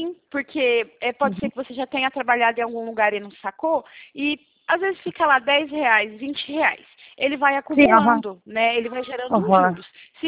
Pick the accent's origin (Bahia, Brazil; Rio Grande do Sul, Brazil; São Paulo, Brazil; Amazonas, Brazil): São Paulo, Brazil; Presidente Prudente; Eu sou de Presidente Prudente, né?